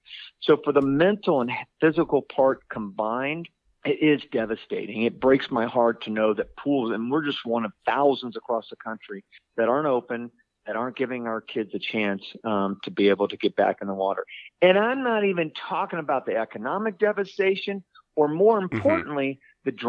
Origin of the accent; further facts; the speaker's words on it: Orlando, Florida, United States; So I'm from Orlando, Florida.